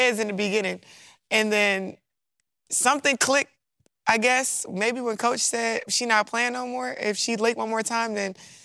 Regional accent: Baltimore, Maryland, United States; I mean, I'm from Baltimore, where you kind of had to stand strong with what you were and who you are.

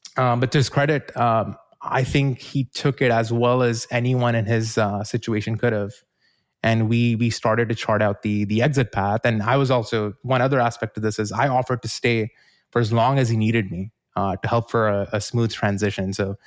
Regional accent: New Zealand; moved away as an adult; now in United States; I moved to the US from New Zealand to become an entrepreneur.

